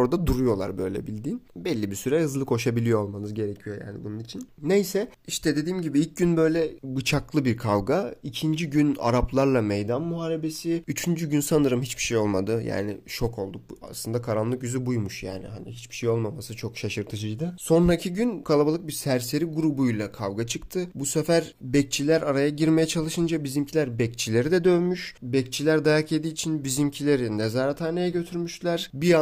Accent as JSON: {"language": "Turkish", "town": "Bayrampaşa", "region": "Istanbul", "country": "Turkey", "said": "acaba Bayrampaşalıyım, beni alır mısınız?"}